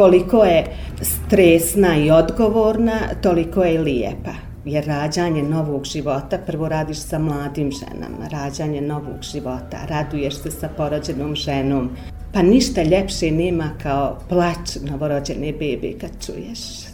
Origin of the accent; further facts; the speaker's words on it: Priboj, Bosnia & Herzegovina; also born or lived in Tuzla; osnovnu školu sam završila u Priboju, a srednju u Tuzli.